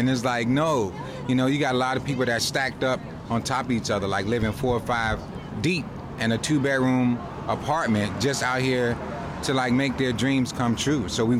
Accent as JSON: {"language": "English", "town": "Chicago", "region": "Illinois", "country": "United States", "moved": "as an adult", "lives_now": "Los Angeles, United States", "said": "I'm originally from Chicago, so I moved out here about 5 years ago. You know, just chasing the dream."}